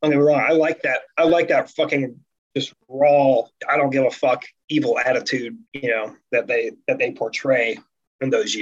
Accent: Ohio, United States; Oh, well, I'm from Ohio too. I think that maybe runs a little deeper with me.

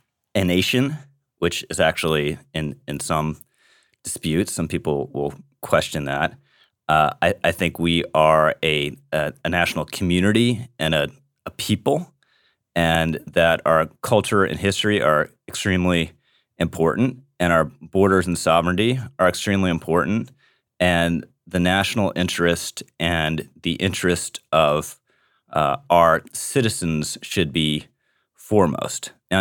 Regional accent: United States; being an American patriot and nationalist

